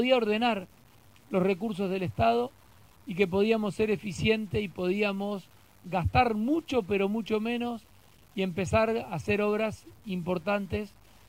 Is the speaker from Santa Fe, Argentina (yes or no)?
yes; Santa Fe, Argentina; Yo soy de un pueblo muy pequeño del sur de la provincia de Santa Fe. Mi pueblo no tiene gas natural, mi pueblo no tiene sistema de cloacas